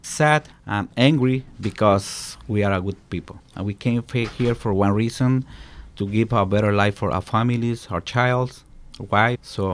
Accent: Mexico City, Mexico; English is a second language; moved away as an adult; now in New York, United States; I'm from Mexico City. I live here in New York for 22 years.

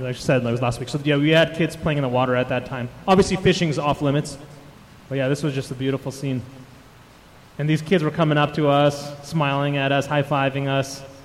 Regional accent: United States; So he was so excited when I told him I'm from America and I want to share this.

